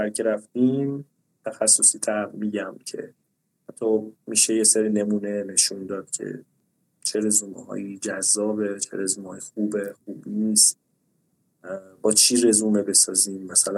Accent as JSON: {"language": "Persian", "country": "Iran", "said": "ولی خب به هر حال ما ایرانی هستیم، راههایی بلدیم دیگه"}